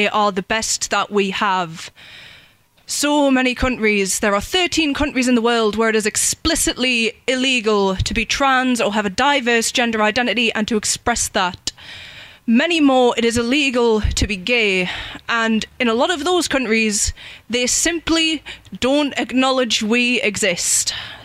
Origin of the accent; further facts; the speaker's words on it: North East England, United Kingdom; I don't know if you can tell, I'm from Northumberland, I'm from a pit town, so solidarity is like a thing.